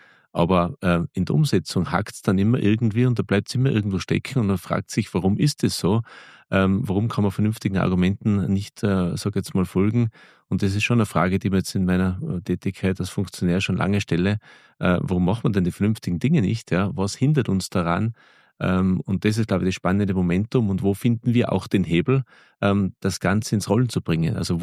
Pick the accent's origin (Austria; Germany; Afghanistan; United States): Austria